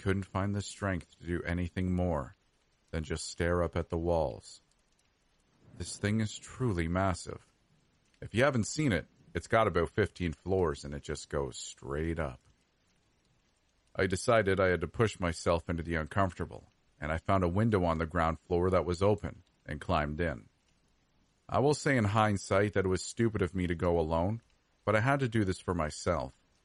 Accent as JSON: {"language": "English", "region": "New York", "country": "United States", "tie": "born or raised there", "said": "I grew up on Long Island, right outside of the Kings Park Psychiatric Center, home of the legend of Cropsey."}